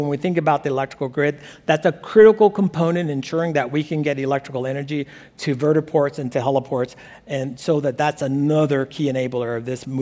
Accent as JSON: {"language": "English", "region": "Alabama", "country": "United States", "tie": "born or raised there", "said": "And I've done this as a small boy growing up in Alabama."}